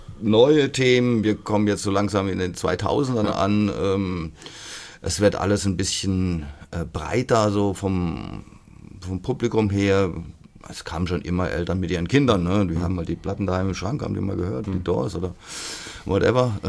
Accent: Freiburg, Baden-Württemberg, Germany; born there; Ja. Also ich bin in Freiburg im Breisgau geboren, 200 Meter vom Dreisamstadion weg.

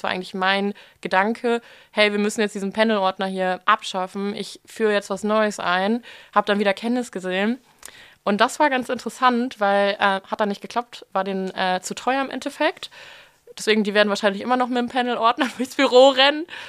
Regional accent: Germany; da, wo ich aufgewachsen bin, ist so typische Pferdegegend. Tatsächlich da so zwischen Münster und Osnabrück überall.

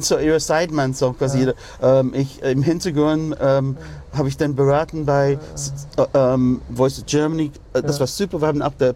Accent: Manchester, North West England, United Kingdom; German is a second language; Ja, und ganz viel andere super Musik aus Manchester, ja. Aus meiner Heimatstadt.

